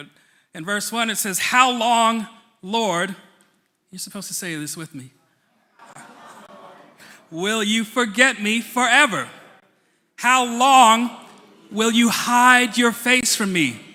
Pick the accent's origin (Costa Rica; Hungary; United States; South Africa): United States; Queens, New York; but I grew up in Queens, and I was miles away from home and full of anger and rage. And I was walking, so if some of you, like I used to live in South Jamaica, Queens, like not far from Baisley Projects